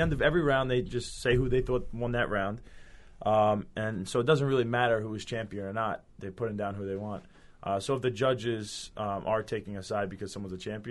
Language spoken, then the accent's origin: English; New York, United States; I'm from New York, man. We got great Italian restaurants.